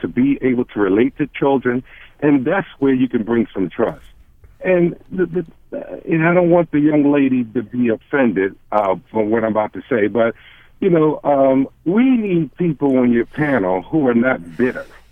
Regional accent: Baltimore, Maryland, United States; I'm a black man. I grew up in Baltimore City. I was a police cadet in the 70s

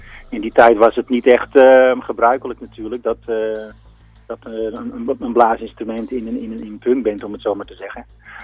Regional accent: Assendelft, North Holland, Netherlands; kwam ik bij de fanfare terecht in mijn geboortedorp in de Zaanstreek, Assendelft.

